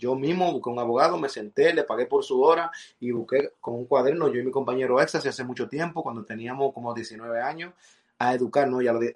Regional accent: United States; Otra referencia para mí, creciendo aquí en Estados Unidos, han sido los productores americanos

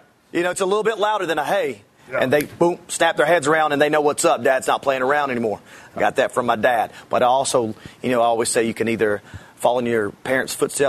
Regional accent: Camp Lejeune, North Carolina, United States; born there; Camp Lejeune, North Carolina.

